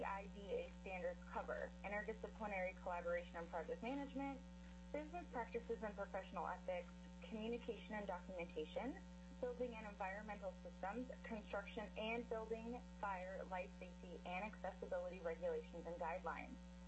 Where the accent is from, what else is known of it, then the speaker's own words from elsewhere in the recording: Anchorage, Alaska, United States; I am an NCIDQ certified interior designer, born and raised in Anchorage, Alaska